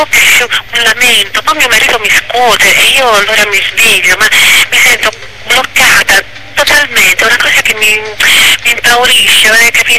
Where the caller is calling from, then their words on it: Naples, Campania, Italy; Ciao, sono da Napoli